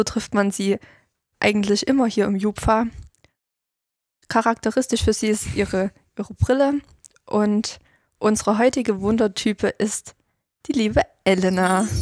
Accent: Niederlungwitz, Saxony, Germany; ich komme aus Niederlungwitz ursprünglich, das ist bei Glauchau. Bin mittlerweile 18 Jahre alt

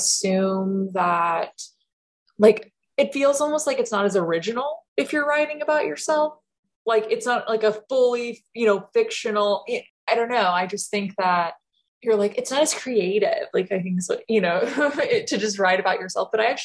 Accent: the South, United States; we do have a different perspective on things growing up in the South

